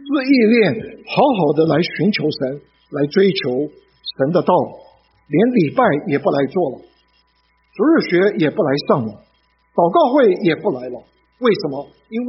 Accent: China; moved away; 我们中国人好不容易离开中国来到北美这个地方

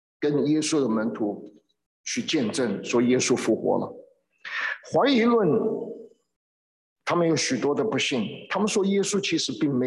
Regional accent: China; 他们的坟墓地跟我们中国人的坟墓地不一样的

